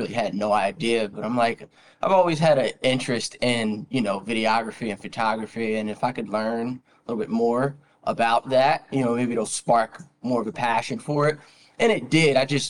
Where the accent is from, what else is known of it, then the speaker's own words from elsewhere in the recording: Trenton, New Jersey, United States; Yeah, we're all from Jersey.